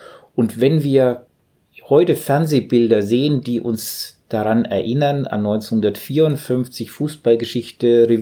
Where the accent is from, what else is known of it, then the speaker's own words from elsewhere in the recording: Southern Germany, Germany; also ich als Süddeutscher kenne ihn auch.